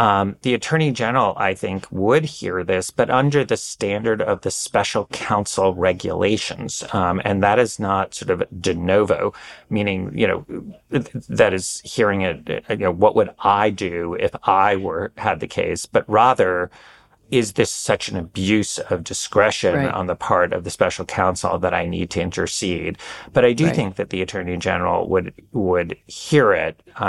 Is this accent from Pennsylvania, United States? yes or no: no; New York, United States; having spent 10 years in D.C., I'm like constantly reminding people I'm really a New Yorker.